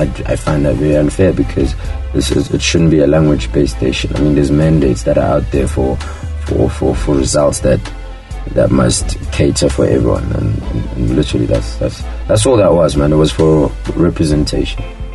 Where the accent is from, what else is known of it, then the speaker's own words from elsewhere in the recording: South Africa; I didn't feel like we as South African black, even South African black hip hop artists were being represented properly